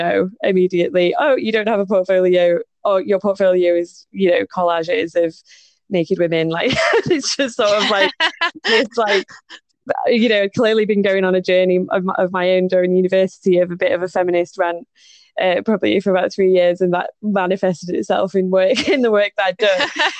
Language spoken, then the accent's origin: English; Manchester, North West England, United Kingdom; growing up in Manchester, you do generally meet quite a lot of people who are very similar to you